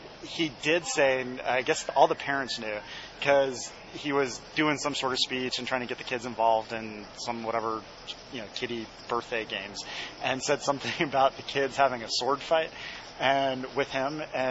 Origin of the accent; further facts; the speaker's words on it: Atlanta, Georgia, United States; born there; I was born in Atlanta as well.